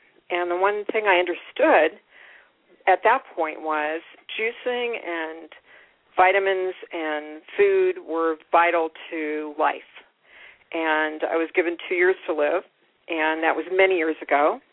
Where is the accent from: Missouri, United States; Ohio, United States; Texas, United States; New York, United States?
Ohio, United States; I grew up in Ohio, and I, after graduating from college in Ohio in Youngstown, I worked in a 1,000-bed emergency room.